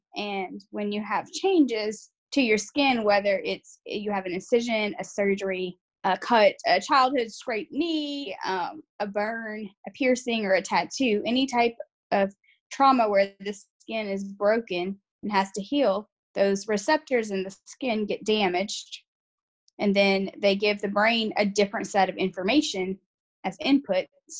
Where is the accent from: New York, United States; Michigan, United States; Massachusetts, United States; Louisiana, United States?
Louisiana, United States; Lafayette; now in Texas, United States; I am a Cajun girl from Lafayette, Louisiana, that has found myself in Texas for round two. I've lived all over the South for most of my life